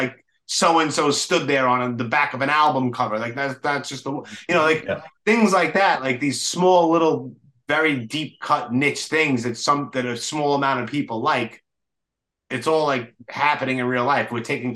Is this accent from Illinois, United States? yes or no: no; New York City, New York, United States; I grew up in New York City in the early 90s, walking up to Harlem to do stupid shit